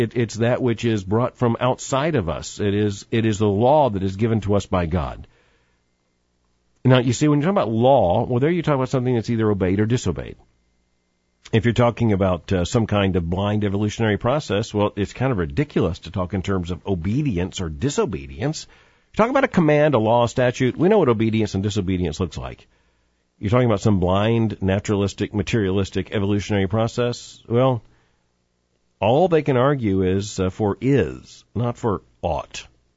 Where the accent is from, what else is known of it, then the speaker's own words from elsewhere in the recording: New Orleans, Louisiana, United States; now in Tampa, United States; I came here from New Orleans, Louisiana.